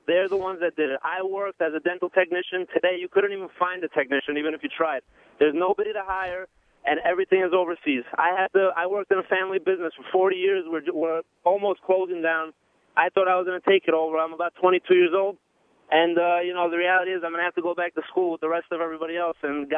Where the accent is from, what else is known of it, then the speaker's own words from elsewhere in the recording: Long Island City, New York, United States; I'm from Long Island City.